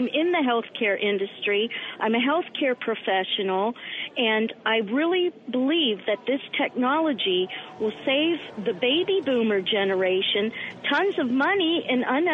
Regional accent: Pennsylvania, United States; I'm a transplant from Pennsylvania.

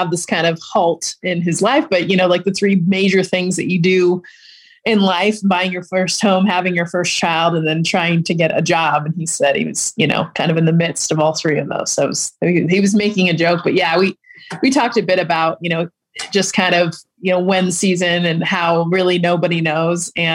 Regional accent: Los Angeles, California, United States; And my hometown is LA. So it was fun just to see the streets afterwards.

